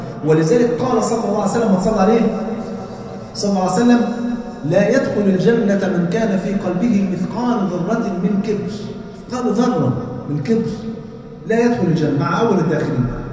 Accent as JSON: {"language": "Arabic", "country": "Egypt", "said": "عندنا في مصر"}